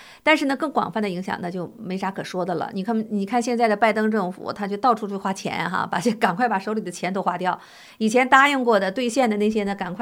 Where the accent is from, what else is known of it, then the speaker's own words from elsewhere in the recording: China; 这是我们大陆人怎么念的我也不知道